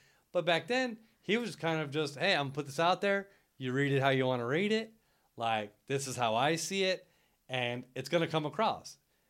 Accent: Los Angeles, California, United States; like even me growing up in Los Angeles, I did not surf.

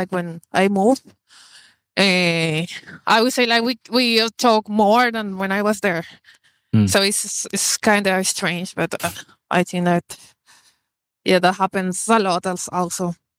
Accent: Colombia; Yeah, I'm from Colombia, so it's South America.

